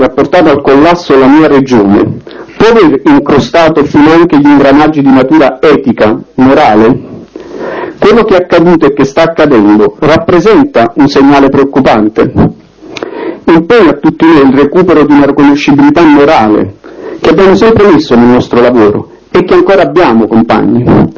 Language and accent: Italian; Campania, Italy; io vengo dalla Campania, una regione bellissima ma tormentata